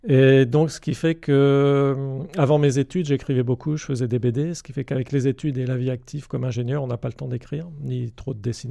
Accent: Soissons, Hauts-de-France, France; born there; Alors, je suis né en 1960 à Soissons.

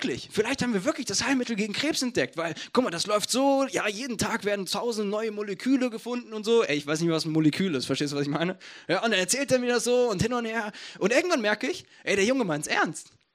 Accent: Essen, North Rhine-Westphalia, Germany; Ich komme aus Essen.

